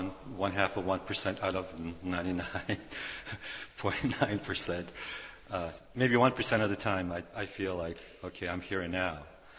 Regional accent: Turkey; first language Russian; English is a second language; now in United States; I'm a Turk. I was born and raised in Turkey. I speak Russian, so my first language was Russian.

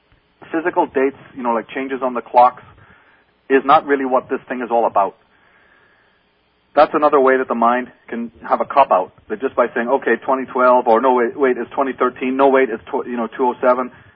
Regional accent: Ireland; You know, well, look, I'm from Ireland, and that kind of jive does not work on me.

